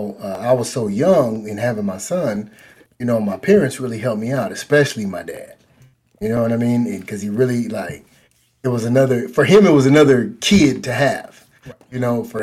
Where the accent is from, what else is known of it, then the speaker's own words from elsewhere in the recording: Oakland, California, United States; I mean, I guess growing up in Oakland, you know, you got to be a little rough, a little, you know.